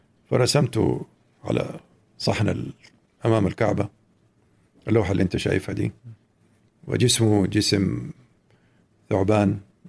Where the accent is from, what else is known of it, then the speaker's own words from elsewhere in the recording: Mecca, Makkah Province, Saudi Arabia; also born or lived in Cairo / Jeddah / Beirut; ولكن حياتنا كانت في مكة في البداية، وبعدين عاد أنا طبعا أنا ولدت في القاهرة أول شيء، وبعدين عشت بداية حياتي في مكة، وبعدين رجعنا مرة تانية القاهرة، وبعدين جيت على جدة، وبعدين رحت على بيروت، وبعدين رحنا على الهند